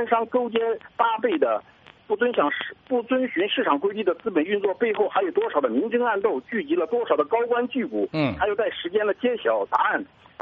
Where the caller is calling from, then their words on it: Xinjiang, China; 啊，我是新疆的